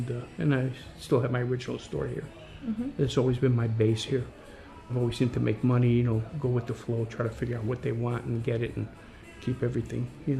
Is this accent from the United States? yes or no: yes; Hartford, Connecticut, United States; born there; Well, I was born in Hartford.